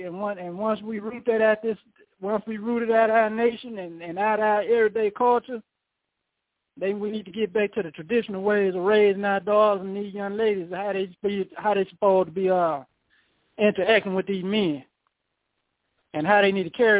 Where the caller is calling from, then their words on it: Arkansas, United States; Good evening, kid. … all the way from Arkansas.